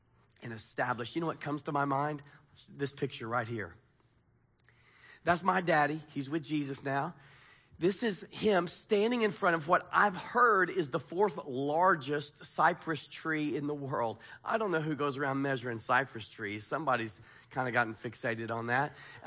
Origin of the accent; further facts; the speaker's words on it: United States; I'm an American and I don't have my iPhone.